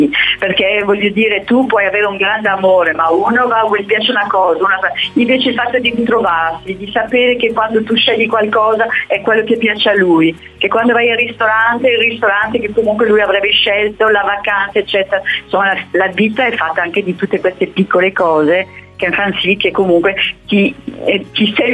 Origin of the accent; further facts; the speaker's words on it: France; Italian is a second language; Io sono francese, poi sapete che utilizzo le parole senza, neanche a volte un po' esagerate